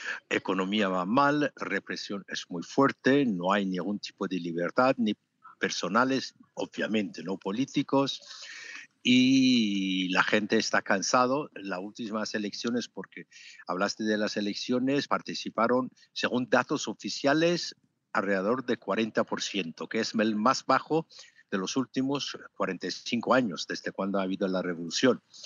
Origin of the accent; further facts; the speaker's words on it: Iran; moved away as an adult; also born or lived in Italy; Yo me fui de Irán para estudiar a la universidad en 1969